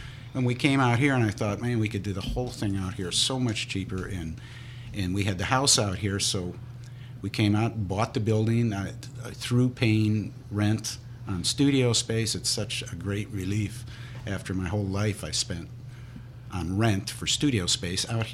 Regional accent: Kewanee, Illinois, United States; also born or lived in Chicago; Yeah, I was born in Chicago, but I grew up in western Illinois in a small town called Kewaunee.

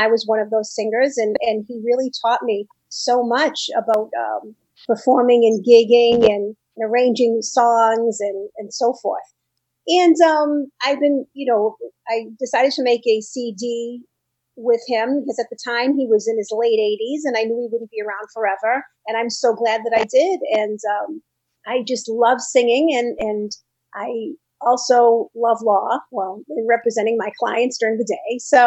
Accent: Boston, Massachusetts, United States; Well, I've been living in Boston, born and raised in Boston, and I became a lawyer in 97

